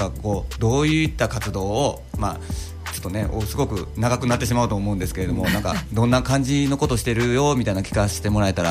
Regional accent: Maizuru, Kyoto, Japan; 僕とかも舞鶴出身なんで

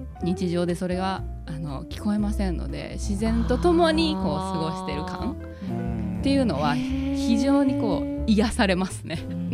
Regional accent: Maizuru, Kyoto, Japan; 舞鶴出身です。

